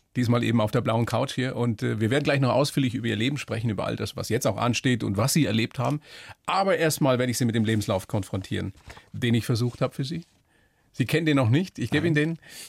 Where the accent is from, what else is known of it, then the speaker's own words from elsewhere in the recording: Weiden, Bavaria, Germany; Also ich bin ja auch Oberpfälzer aus Weiden.